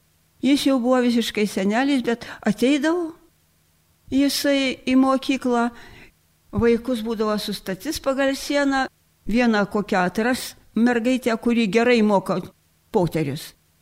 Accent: Antalieptė, Utena County, Lithuania; born there; Tiesiog nekilus esu iš Antalieptės. O aš esu mėtyta po svietą daug

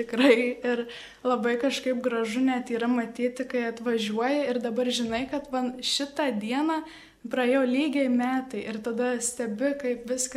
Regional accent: Marijampolė, Marijampolė County, Lithuania; aš esu iš Marijampolės, iš Vilkaviškio vyskupijos.

